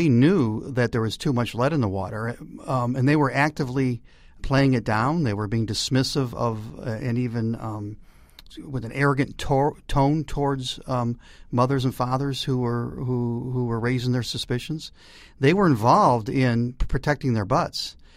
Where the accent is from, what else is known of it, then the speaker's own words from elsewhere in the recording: Detroit, Michigan, United States; I grew up in Detroit, on the east side of Detroit, not too far from Grosse Pointe.